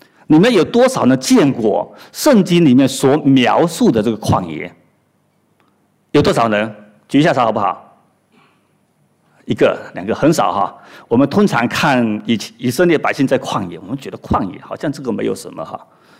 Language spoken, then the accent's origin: Chinese; China; 尤其是我们从中国过来的